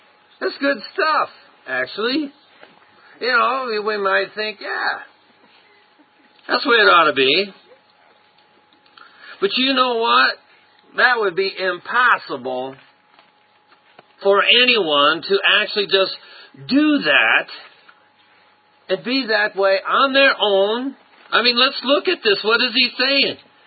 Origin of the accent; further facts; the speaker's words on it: United States; born there; I mean, I'm an American by birth, Christian by choice. I care about my country.